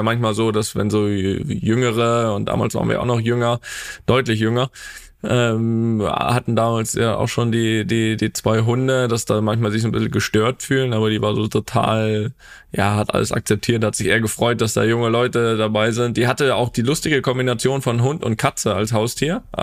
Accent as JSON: {"language": "German", "town": "Rostock", "region": "Mecklenburg-Vorpommern", "country": "Germany", "tie": "born or raised there", "said": "Dann wirst du dich daran erinnern können, dass wir ja als Kinder in Rostock, hier Stefan Paule Beinlich, Legende, HSV Rostock, wo noch überall?"}